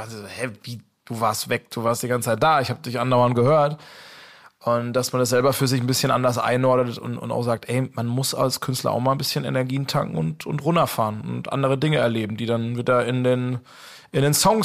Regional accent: Karlsruhe, Baden-Württemberg, Germany; accent: South Baden; weil ich wohl ein bisschen meinen südbadischen Dialekt da kam da raus.

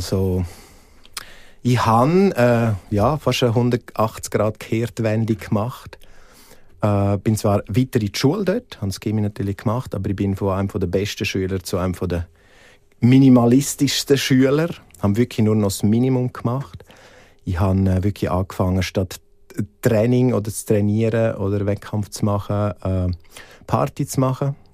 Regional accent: Graubünden, Switzerland; als ich dann weg bin aus dem Engadin, als ich dann auf Zürich bin

